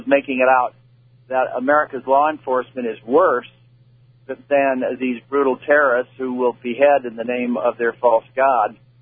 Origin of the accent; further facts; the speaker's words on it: St. Louis, Missouri, United States; I grew up in St. Louis.